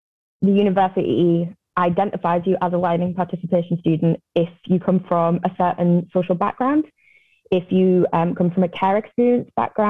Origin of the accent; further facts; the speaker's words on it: North East England, United Kingdom; because of my accent, I'm from the northeast of England